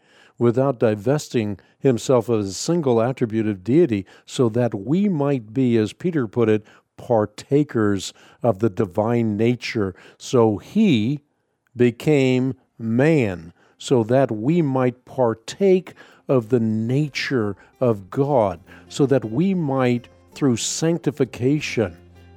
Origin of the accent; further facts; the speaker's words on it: Netherlands; born there; English is a second language; For example, I was born in Holland. So my pronunciation of our Lord and Savior Jesus Christ in Dutch is going to be different than a person who is English